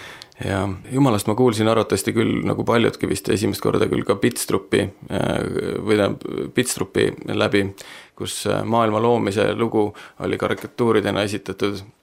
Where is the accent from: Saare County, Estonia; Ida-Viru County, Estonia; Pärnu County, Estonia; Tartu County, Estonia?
Tartu County, Estonia; Tartu; Ma olen pärit Tartust ja kasvasin üles mittekristlikus peres.